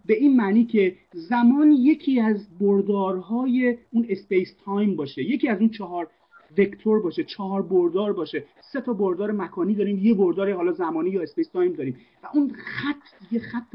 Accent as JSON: {"language": "Persian", "country": "Iran", "said": "چیزی که از مموری از خاطره تو ذهن ما به عنوان یک ایرانی داریم"}